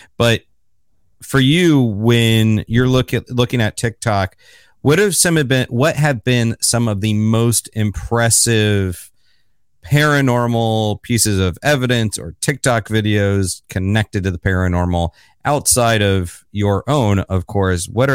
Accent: Florida, United States; now in New York City, United States; I'm based in New York City, not too far from you, I guess. But I'm originally from Florida

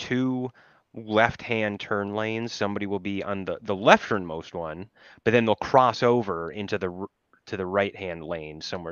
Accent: Minnesota, United States; So I grew up in Minnesota. I got my driver's permit and my went through driving school in Minnesota.

